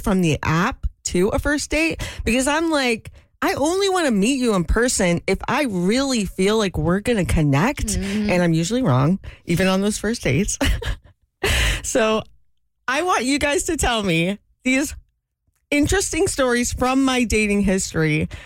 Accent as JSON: {"language": "English", "town": "Atlanta", "region": "Georgia", "country": "United States", "said": "And I said, I'm from Atlanta."}